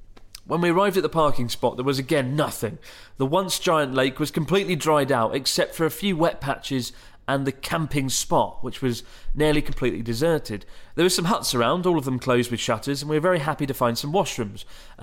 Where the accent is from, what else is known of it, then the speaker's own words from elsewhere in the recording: Germany; and I'm a teacher from Germany.